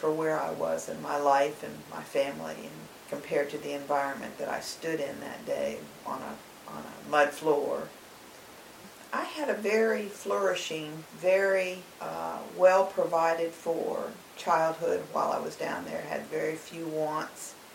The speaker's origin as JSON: {"language": "English", "town": "Pensacola", "region": "Florida", "country": "United States", "tie": "born there", "also_born_or_lived": "Guantanamo Bay, Cuba", "said": "I was born in Pensacola, Florida, November 18, 1946, and a large portion, 3.5 years anyway, of my life was in Guantanamo Bay."}